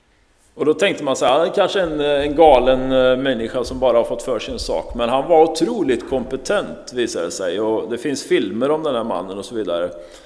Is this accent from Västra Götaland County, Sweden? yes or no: yes; Tibro, Västra Götaland County, Sweden; i den kyrkan där jag växte upp i Tibro, norr in till Skövde.